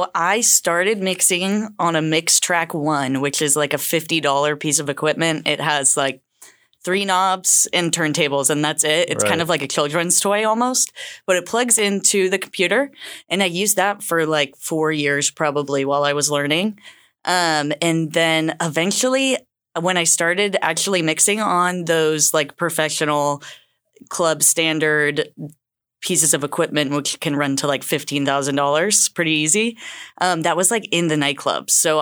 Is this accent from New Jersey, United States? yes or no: no; Issaquah, Washington, United States; So I am from Washington. I grew up in Issaquah, which is about like 30 minutes outside of Seattle.